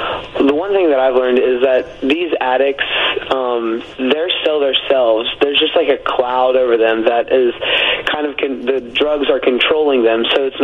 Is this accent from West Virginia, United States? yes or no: yes; Bridgeport, West Virginia, United States; I'm from Bridgeport, West Virginia.